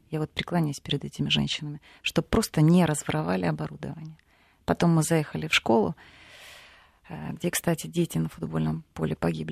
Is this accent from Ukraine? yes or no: yes; Donetsk, Donetsk Oblast, Ukraine; Вот я, вот кто из Донецка?